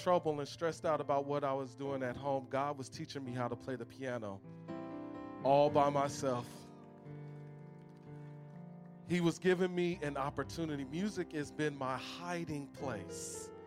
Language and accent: English; Oakland, California, United States; I'm from Oakland.